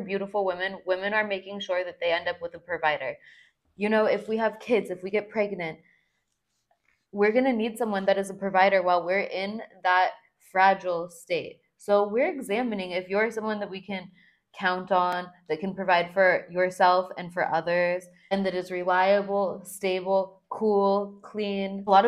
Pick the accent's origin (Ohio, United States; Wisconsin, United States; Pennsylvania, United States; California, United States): California, United States; now in Miami Beach, United States; I'm from California. I have my own bike. I live in South Beach.